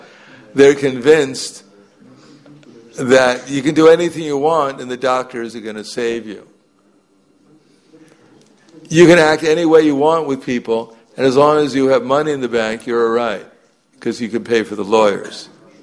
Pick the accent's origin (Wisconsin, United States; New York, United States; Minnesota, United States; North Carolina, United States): New York, United States; New York City; I mean, just like I grew up in New York.